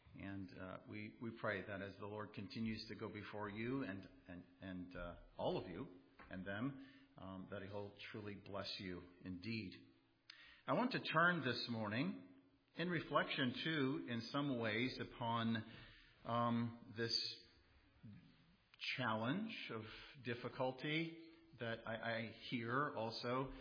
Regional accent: Grand Rapids, Michigan, United States; I'm from Grand Rapids.

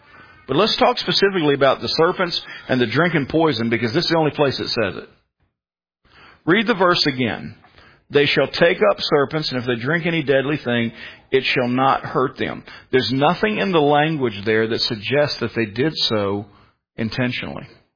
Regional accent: Richmond, Virginia, United States; Now, I come from the Richmond, Central Virginia area.

